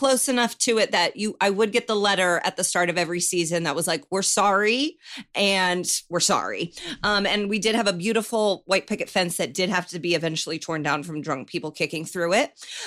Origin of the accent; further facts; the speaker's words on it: Indiana, United States; I'm from Indiana, and I know it's an ugly place.